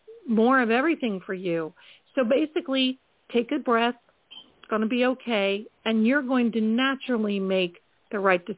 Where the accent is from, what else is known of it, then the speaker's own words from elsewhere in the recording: Mansfield, Ohio, United States; because I'm actually originally from Ohio. So nice to see. Yes, I am just a little south of you, from the Mansfield area.